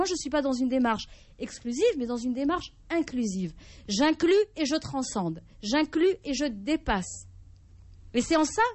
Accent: Morocco; now in France; moi, je suis marocaine, d'origine marocaine

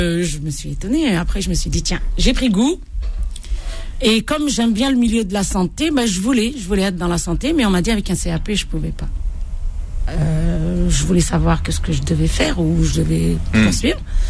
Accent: Bordj Bou Arréridj, Algeria; De Borj-Bareric.

